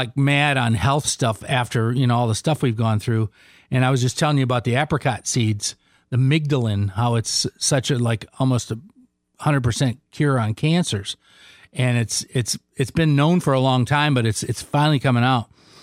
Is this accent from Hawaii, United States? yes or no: yes; Hawaii, United States; I grew up on Hawaiian pineapple in Hawaii